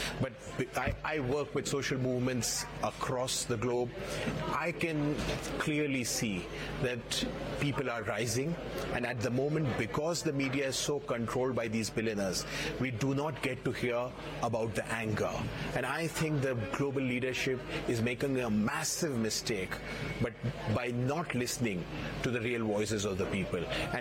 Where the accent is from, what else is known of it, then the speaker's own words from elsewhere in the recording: India; I come from India. So just in South Asia, if you look at countries around me